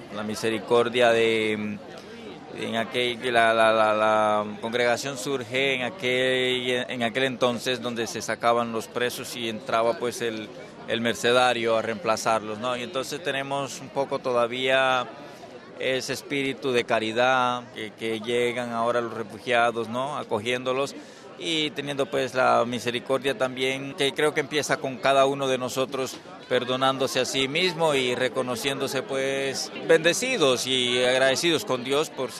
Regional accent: Spain; De España.

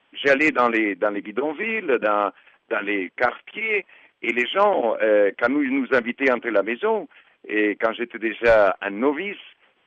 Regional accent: Argentina; now in Madagascar; Je venais de l'Argentine, où on mangeait à sa faim.

